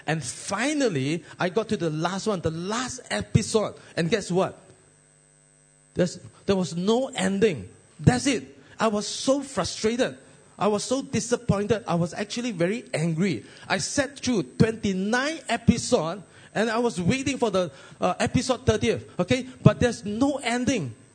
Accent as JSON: {"language": "English", "town": "Sandakan", "region": "Sabah", "country": "Malaysia", "first_language": "Cantonese", "second_language": "English", "said": "I'm a Cantonese guy, okay? I'm from Sandakan, a little, they call it a little Hong Kong, okay? A small town in Sabah."}